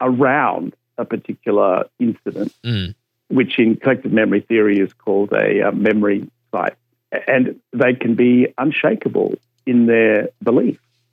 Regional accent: Maryborough, Australia; And I grew up in Maryborough.

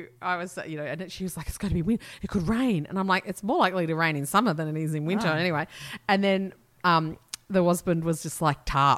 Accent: Australia; we're Australian

